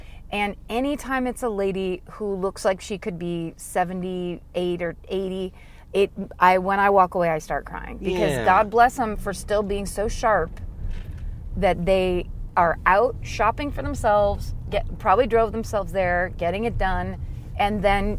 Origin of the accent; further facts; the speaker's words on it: San Francisco, California, United States; I'm from San Francisco where there's fog and rain often.